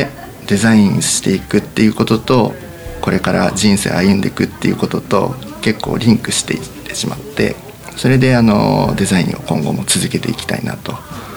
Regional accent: Yasugi, Shimane, Japan; born there; 生まれは安来市なんですけども、すごい山の中です。はい、飛騨というところなんですが、

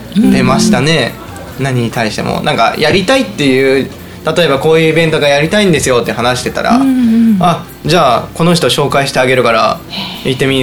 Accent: Tokyo, Japan; 自分は東京出身で、全く親戚も島根にはいないので

